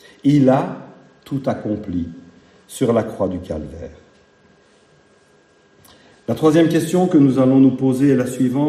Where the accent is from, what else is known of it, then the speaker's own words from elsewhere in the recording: Belgium; born there; Je suis né en Belgique, j'ai payé mes impôts et j'en ai payé ma part.